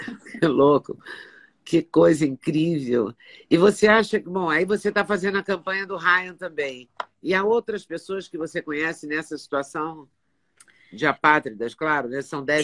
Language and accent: Portuguese; Juiz de Fora, Minas Gerais, Brazil; Quando eu era adolescente, eu ia à missa maronita na minha cidade. Eu sou mineira. E em Juiz de Fora, de onde eu sou, tinha missa maronita todo domingo.